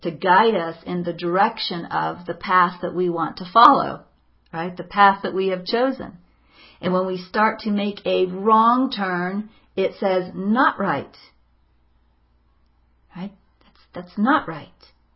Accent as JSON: {"language": "English", "region": "the South", "country": "United States", "accent": "southern", "said": "Hear how I went into my southern accent there?"}